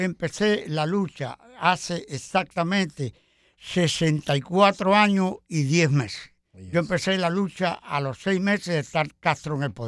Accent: Las Pozas, Pinar del Río, Cuba; Yo soy de un pueblo grande de Cuba, de Las Pozas.

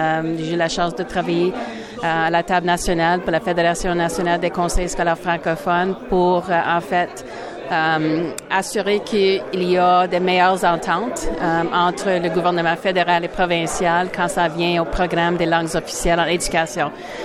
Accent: Niagara, Ontario, Canada; Je viens de la région de Niagara.

